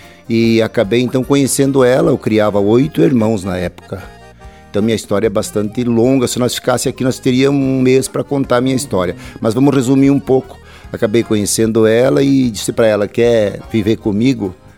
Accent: Campo Erê, Santa Catarina, Brazil; meus avós vieram de lá e vieram para Erechim. De lá, então, vieram para Campo Herê, e eu tenho consciência que cresci em Campo Herê, Santa Catarina. Ali eu cresci, ali eu estudei.

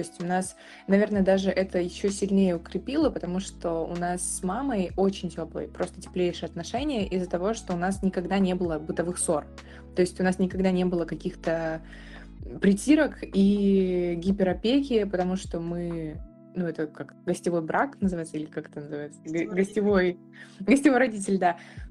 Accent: Kyzyl, Tuva, Russia; also born or lived in Novosibirsk; now in Saint Petersburg, Russia; я вообще из Тувы, из города Кызыл, это Средняя Азия. Потом я переехала, ну, мы с семьей переехали в Новосибирск

